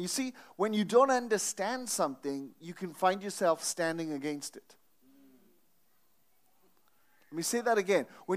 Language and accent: English; Wales, United Kingdom; I come from a land, I was going to say down under, but I don't. And I'm not from Tasmania, but I come from the land of revival. The people have said Wales.